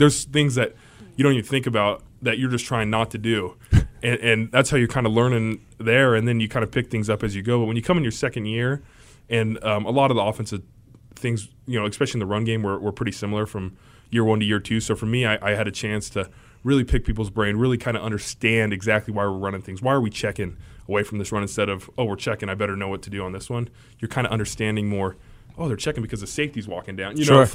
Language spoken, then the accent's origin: English; California, United States; Yeah, so I'm from SoCal originally